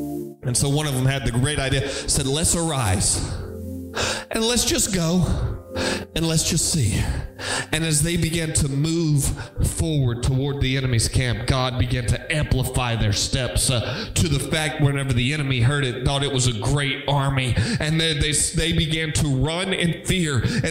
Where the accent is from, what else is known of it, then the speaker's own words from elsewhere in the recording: Louisiana, United States; I am from South Louisiana and I speak poquito Espanol.